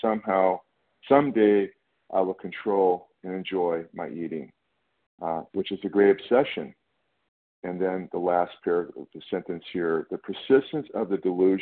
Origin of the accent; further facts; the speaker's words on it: California, United States; I'm from California.